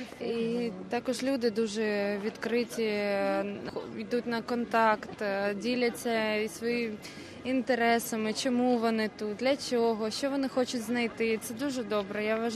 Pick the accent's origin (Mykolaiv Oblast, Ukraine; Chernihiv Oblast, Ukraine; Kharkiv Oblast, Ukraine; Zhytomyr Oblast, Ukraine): Mykolaiv Oblast, Ukraine; Mykolaiv; я з Миколаєва, з України.